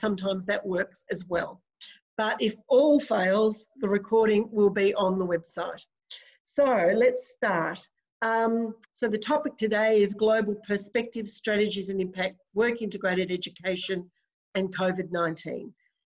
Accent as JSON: {"language": "English", "country": "Australia", "said": "Because I'm Australian, I'm bound to call it work integrated learning"}